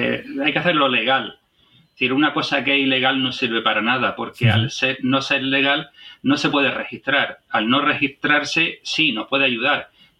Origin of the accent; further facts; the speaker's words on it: Almería, Andalusia, Spain; A mí en Málaga se me va la boca por Málaga, y eso que no soy de Málaga, soy de Almería.